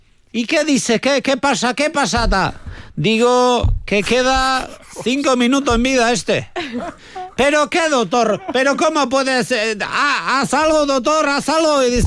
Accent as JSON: {"language": "Spanish", "town": "San Sebastián", "region": "Basque Country", "country": "Spain", "said": "Yo soy de País Vasco, de Donosti, ¿conoce?"}